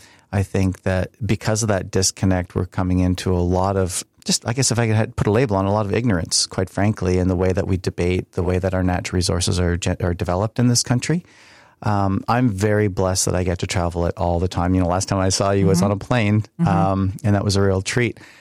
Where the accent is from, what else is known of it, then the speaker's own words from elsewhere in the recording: Thunder Bay, Ontario, Canada; I grew up in Thunder Bay.